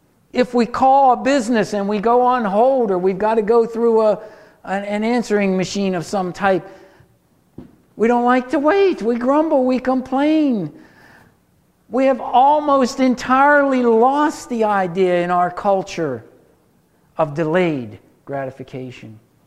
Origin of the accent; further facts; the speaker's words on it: United States; Particularly us Americans, we're so used to getting our reward he